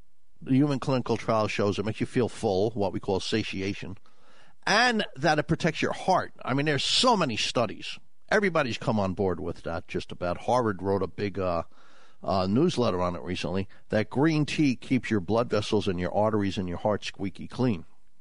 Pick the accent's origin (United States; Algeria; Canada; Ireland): Ireland; Cork, Munster; born there; I found a little house where I was born down in Southern Ireland in Cork.